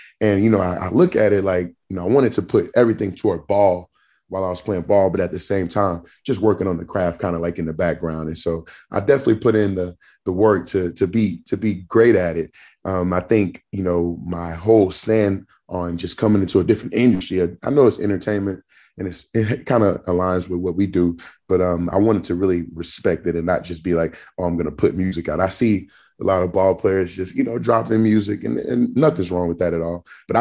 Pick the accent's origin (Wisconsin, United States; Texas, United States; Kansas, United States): Texas, United States; Jasper; now in Atlanta, United States; he also has roots back in Louisiana, which is not very far from my hometown in Jasper.